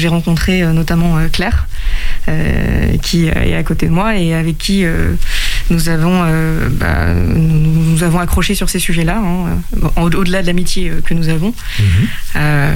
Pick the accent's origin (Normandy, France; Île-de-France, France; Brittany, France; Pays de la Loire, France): Pays de la Loire, France; Angers; j'ai 26 ans et je suis angevine, j'ai grandi à Angers. Je viens d'une famille chrétienne, hein, catholique